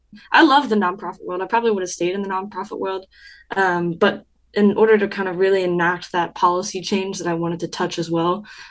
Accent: Atlantic City, New Jersey, United States; It had a lot to do with like how I grew up in Atlantic City. My dad is a Navy veteran. He's a deputy chief of the fire department in Atlantic City. My mom was an educator for 32 years in Atlantic City.

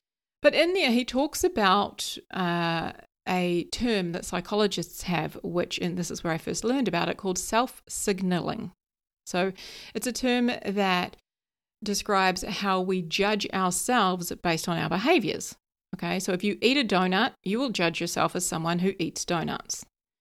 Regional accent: New Zealand; now in London, United Kingdom; how I moved from New Zealand to London and, you know, had a rough time of it

